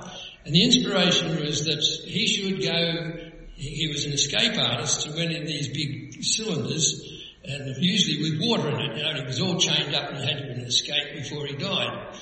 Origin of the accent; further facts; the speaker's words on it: Broken Hill, New South Wales, Australia; also born or lived in Melbourne; my wife and I grew up in Broken Hill. And then we moved, after we were married, we moved down here